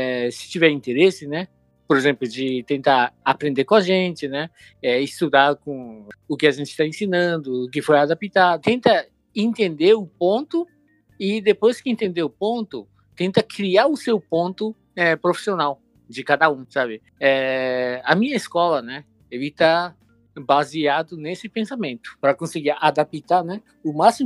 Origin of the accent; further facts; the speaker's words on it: Japan; Portuguese is a second language; eu sou brasileiro. Pra quem tá ouvindo a minha voz, pode ser que consegue perceber, né? Algumas partes, assim, né? Que como eu cresci lá no Japão